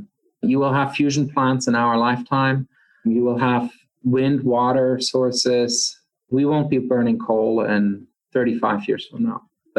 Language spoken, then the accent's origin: English; Germany; I'm originally from Germany